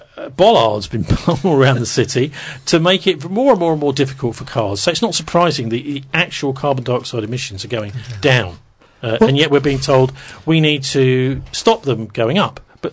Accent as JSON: {"language": "English", "town": "Bromley", "region": "London", "country": "United Kingdom", "tie": "born or raised there", "said": "they were blocked by the Tories, weren't they, in Bromley, my hometown."}